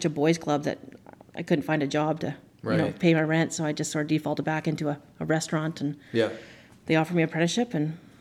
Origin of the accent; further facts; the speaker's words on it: Hornby Island, British Columbia, Canada; I grew up on Hornby Island, and when you're growing up there as a teenager, the only way to make extra money, well, there's a few different ways, but main ways, is the Hornby Island Co-op.